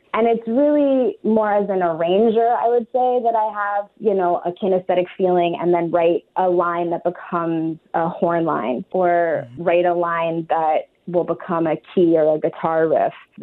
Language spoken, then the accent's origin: English; New York, United States; My family's predominantly Eastern European Jewish, and I grew up in New York with a lot of cultural mixing.